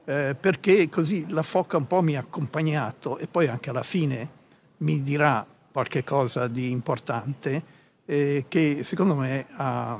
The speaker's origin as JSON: {"language": "Italian", "town": "Venice", "region": "Veneto", "country": "Italy", "tie": "born there", "said": "E quindi parto da Venezia perché sono nato a Venezia"}